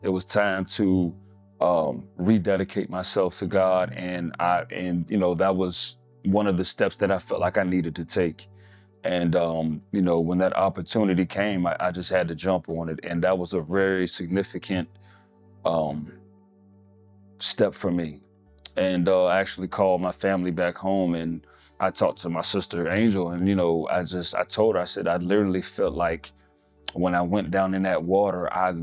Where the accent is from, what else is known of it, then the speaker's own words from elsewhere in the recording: Richmond, Virginia, United States; I'm from Richmond, Virginia. I was raised in a Christian home.